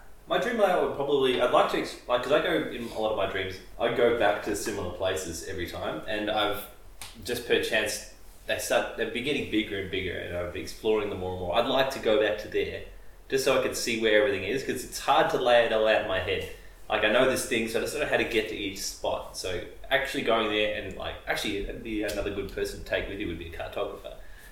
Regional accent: Point Lonsdale, Victoria, Australia; I grew up in Point Lonsdale. Mm. So it's a big coastal area, but it's got lots of different spots in it.

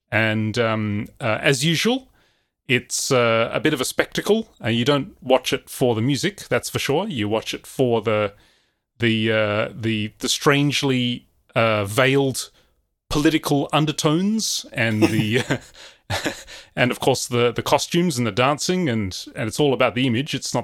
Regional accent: Australia; of course, I'm Australian, which means I'm, you know, I was brought up on Eurovision every year

